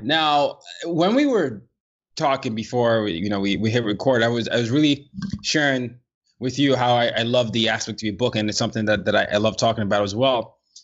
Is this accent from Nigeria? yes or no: yes; Nigeria; So I'm a Nigerian and I grew up in different parts of the world.